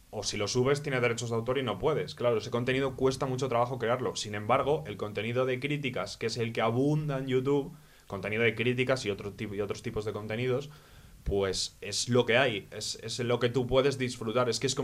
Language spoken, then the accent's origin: Spanish; Catalonia, Spain; primero, soy catalán